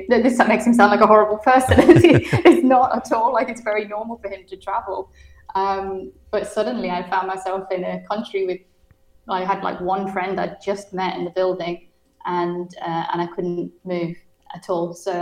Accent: United Kingdom; now in Dubai, United Arab Emirates; I'm British, but I'm actually in Dubai. I'm based in Dubai.

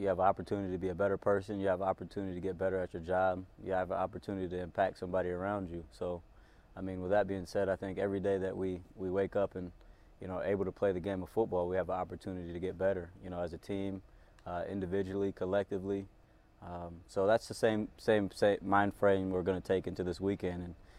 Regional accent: Kansas, United States; I'm from Kansas. I've had all types of weather.

